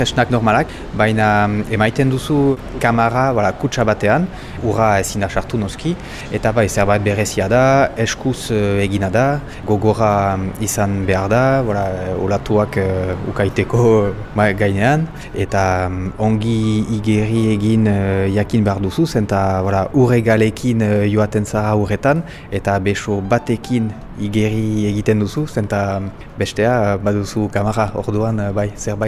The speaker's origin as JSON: {"language": "Basque", "town": "Boucau", "region": "Nouvelle-Aquitaine", "country": "France", "said": "42 urte ditut eta Bokalekoa naiz, Baionan ondoan."}